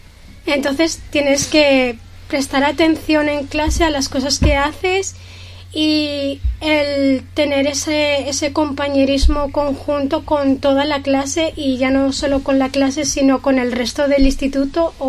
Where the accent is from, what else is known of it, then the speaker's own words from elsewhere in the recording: Villarreal, Valencian Community, Spain; Yo de aquí de España, la verdad, de aquí de Villarreal.